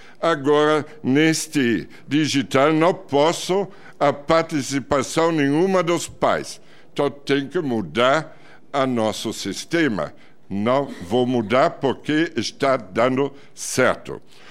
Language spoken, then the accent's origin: Portuguese; Germany; Portuguese is a second language; Eu sou alemão. Eu vi meu país quando estava destruído.